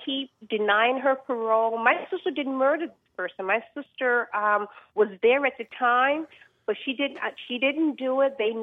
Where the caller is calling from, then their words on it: Lynn, Massachusetts, United States; I'm calling from Lynn.